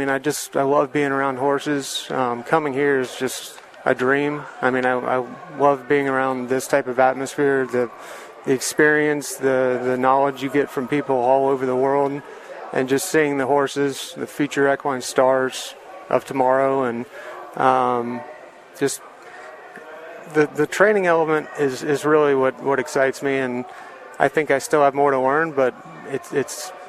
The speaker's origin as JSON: {"language": "English", "town": "Atlanta", "region": "Georgia", "country": "United States", "tie": "born or raised there", "said": "I grew up in Atlanta."}